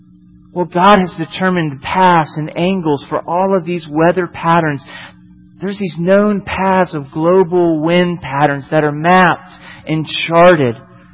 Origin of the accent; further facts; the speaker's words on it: Florida, United States; I'm from Florida, and Florida, in the area that I'm from, was actually the lightning capital of our country.